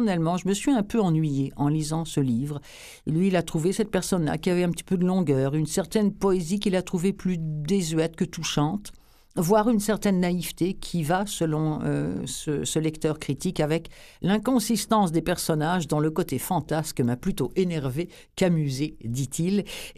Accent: France; en tant que Française

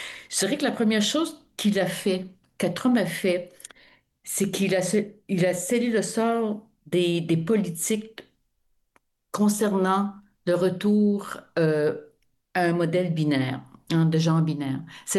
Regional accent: Quebec, Canada; je dois le dire en tant que Québécoise

